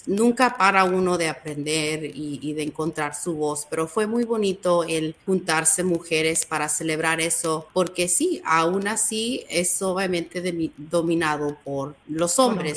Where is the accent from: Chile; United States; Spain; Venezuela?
United States; Pero también soy mexicoamericana, fui criada aquí en Estados Unidos.